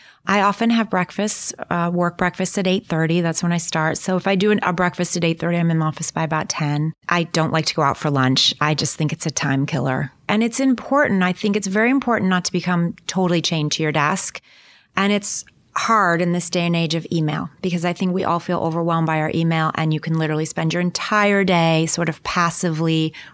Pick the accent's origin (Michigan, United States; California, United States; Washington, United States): Michigan, United States; now in New York, United States; I grew up in Michigan. I was raised there. And I came here. It was the late 70s.